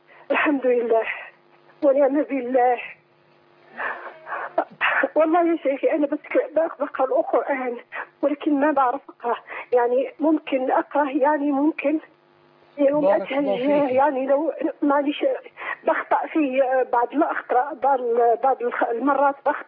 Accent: Morocco; أنا من المغرب. أنا من المغرب.

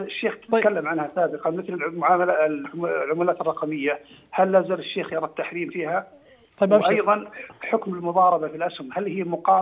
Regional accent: Saudi Arabia; وبعضهم يقول أنا أشتري مواد غذائية من السوق عندنا في السعودية

